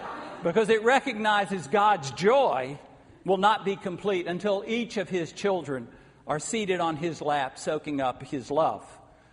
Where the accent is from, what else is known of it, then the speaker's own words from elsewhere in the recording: the South, United States; I saw this a lot growing up in the South.